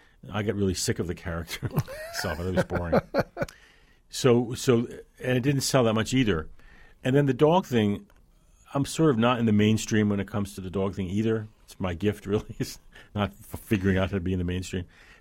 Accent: New Jersey, United States; I'm from New Jersey. And he said, well, is the cow menacing you? And I said, I don't know. In New Jersey, that would be an unusual thing.

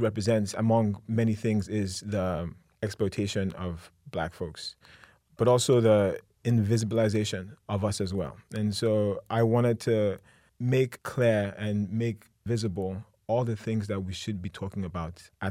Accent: Nigeria; But I'm Nigerian. I cook Nigerian food. I think the menu is going to be some staples from where I'm from.

